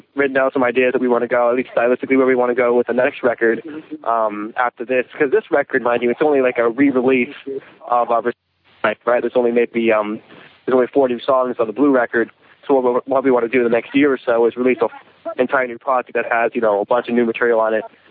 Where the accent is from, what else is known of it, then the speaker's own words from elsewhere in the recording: Canada; No, that's fine, we're Canadian.